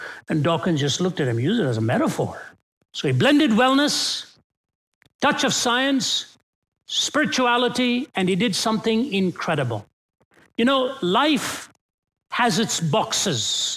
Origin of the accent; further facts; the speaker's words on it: India; I was born and raised in India. I know that system very well.